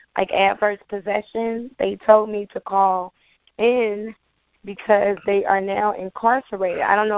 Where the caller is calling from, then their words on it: Cincinnati, Ohio, United States; I'm from Cincinnati, Ohio.